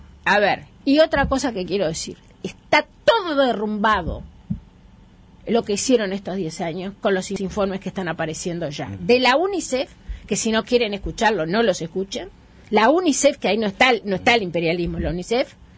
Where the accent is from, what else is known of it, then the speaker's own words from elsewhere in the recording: Uruguay; Somos ciudadanos uruguayos y ninguno de nosotros quiere